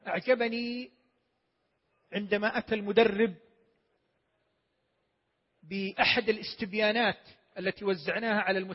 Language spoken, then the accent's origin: Arabic; Saudi Arabia; بلدنا المملكة العربية السعودية